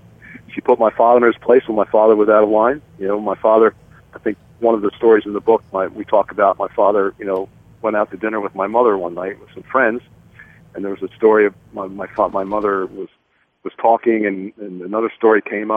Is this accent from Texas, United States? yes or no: no; Baltimore, Maryland, United States; And we grew up with Raymond in Baltimore